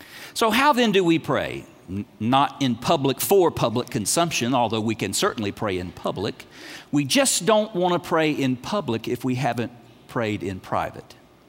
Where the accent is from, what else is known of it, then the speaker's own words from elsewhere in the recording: United States; I fight off guilt for doing nothing because I'm American and I might be a little type